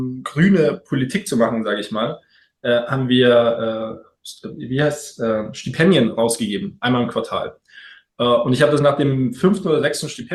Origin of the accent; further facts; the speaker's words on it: Munich, Bavaria, Germany; Nee, ich bin Münchner und bin dann nach Köln fürs Studium